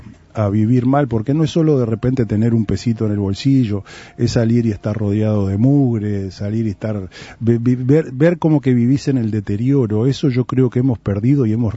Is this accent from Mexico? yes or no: no; Uruguay; creo que hay muchas cosas que no nos identifican como uruguayos